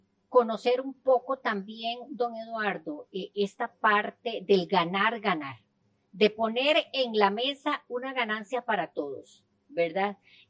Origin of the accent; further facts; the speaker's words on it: Costa Rica; yo como consumidora costarricense